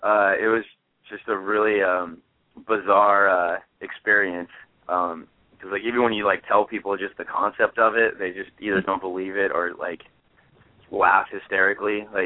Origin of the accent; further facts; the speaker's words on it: San Diego, California, United States; like, I'm from San Diego, every time we played in San Diego, it's been in like the grossest like dive bar